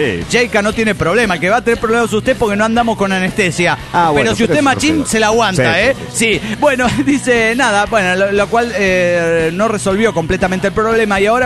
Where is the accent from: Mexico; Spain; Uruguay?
Mexico; Ensenada, Baja California; soy el homie de Ensenada Baja Califas.